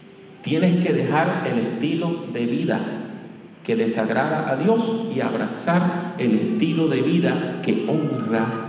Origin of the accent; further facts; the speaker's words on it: Puerto Rico; Mire, yo vengo de Puerto Rico y a veces en Puerto Rico hay un operativo de la policía